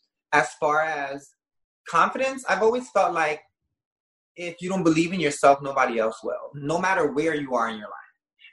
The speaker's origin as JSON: {"language": "English", "town": "Bronx", "region": "New York", "country": "United States", "tie": "born or raised there", "said": "I came from the Bronx. I was raised in the projects. I've been homeless."}